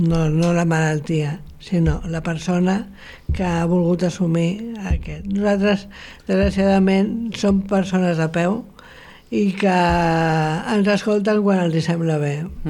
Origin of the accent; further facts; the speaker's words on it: Barcelona, Catalonia, Spain; moved away; jo sóc de Barcelona, però porto molts anys aquí